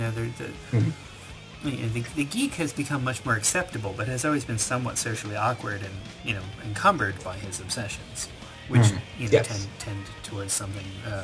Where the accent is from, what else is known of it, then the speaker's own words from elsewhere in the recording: United States; You know how we as American people have bangs on our head?